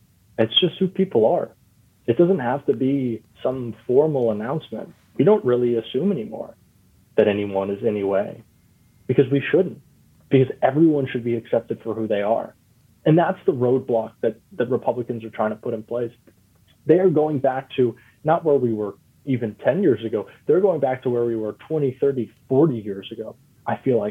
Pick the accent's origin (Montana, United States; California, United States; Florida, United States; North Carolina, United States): Florida, United States; You know, I grew up in Florida.